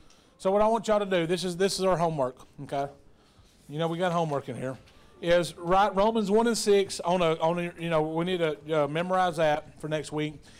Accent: Alto, Texas, United States; I'm from Alto, Texas. Okay, if you know anything about East Texas, I'm from Alto. I was raised up in a little Baptist church.

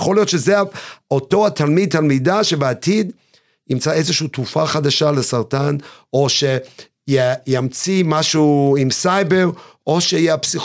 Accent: United States; now in Israel; אני גדלתי באחד מהעיירות העניות ביותר בארצות הברית, שנגיד זה ארצות הברית אמריקה שאנשים לא באים במגע איתו, הייתי היהודי היחידי בכל התיכון

